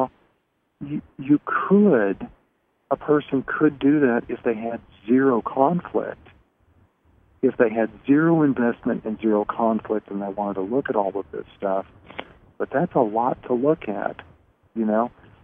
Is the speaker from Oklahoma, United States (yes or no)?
yes; Oklahoma, United States; now in Sedona, United States; I keep the Oklahoma number because that's where I grew up. I'm originally from Oklahoma, and my parents can get in touch with me easily.